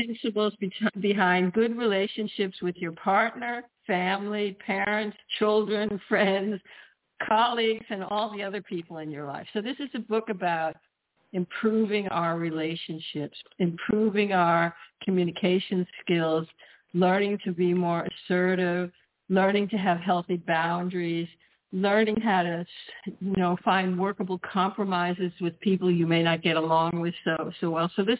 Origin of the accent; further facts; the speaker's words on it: Washington, District of Columbia, United States; moved away; My background is just I grew up in Washington, D.C.